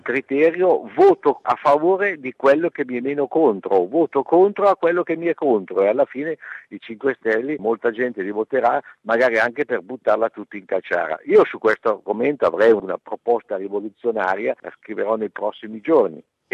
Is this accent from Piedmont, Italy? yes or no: yes; Piedmont, Italy; mi sembra assurdo che io piemontesi, una regione che non ha il mare